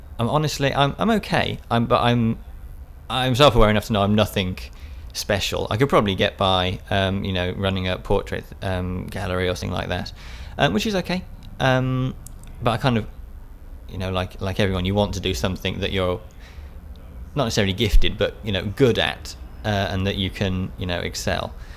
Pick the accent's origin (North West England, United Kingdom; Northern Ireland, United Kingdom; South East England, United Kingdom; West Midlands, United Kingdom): West Midlands, United Kingdom; Solihull; I'm from Solihull, just near Birmingham.